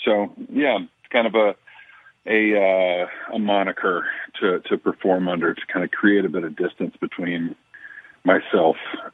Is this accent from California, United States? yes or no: yes; Sacramento, California, United States; also born or lived in Palm Springs; You know, I was born in Palm Springs, but my dad's work took us up to Sacramento in 1986.